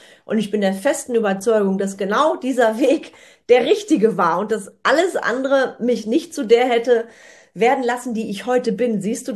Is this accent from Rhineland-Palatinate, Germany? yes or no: no; Bonn, North Rhine-Westphalia, Germany; born there; genau, und ich komme ja dann auch noch gebürtig aus Bonn.